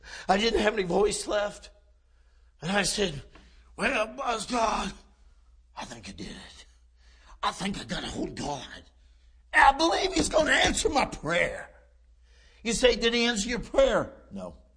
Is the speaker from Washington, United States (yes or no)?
no; California, United States; I joined them. I was from California. And they looked at me like, what are you doing here?